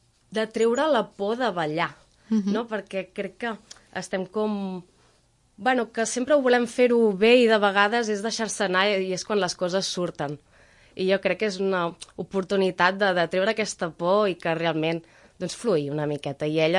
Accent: Ventalló, Catalonia, Spain; jo soc de Ventalló i formo part de l'associació cultural

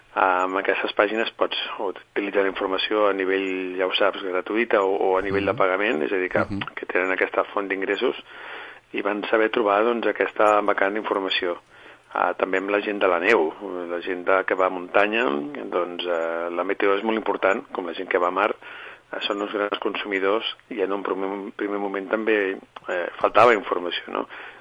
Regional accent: Barcelona, Catalonia, Spain; Com que sóc de Barcelona, doncs algunes vegades ja doncs hi anava al mar

